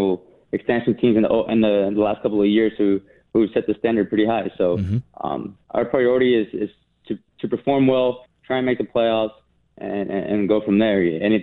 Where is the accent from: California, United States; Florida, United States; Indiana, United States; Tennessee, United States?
California, United States; Los Angeles; I had the luck of being drafted by my hometown team, which was the LA Galaxy